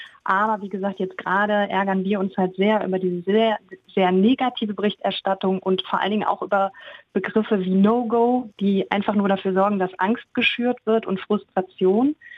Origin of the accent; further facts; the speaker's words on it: Cologne, North Rhine-Westphalia, Germany; komme aus Köln und ich habe mich hier noch nie unwohl gefühlt.